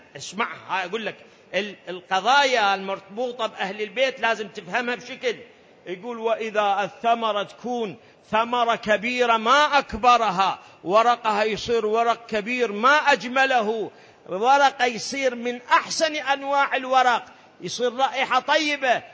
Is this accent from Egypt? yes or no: no; Iraq; accent: Iraqi; احنا بلهجتنا العراقية نسميه عاقول.